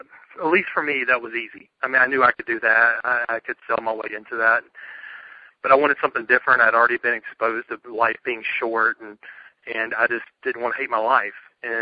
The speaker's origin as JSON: {"language": "English", "town": "Murfreesboro", "region": "Tennessee", "country": "United States", "said": "I'm from Murfreesboro, and so I'll be doing the round speaking and building out Nashpreneur.com."}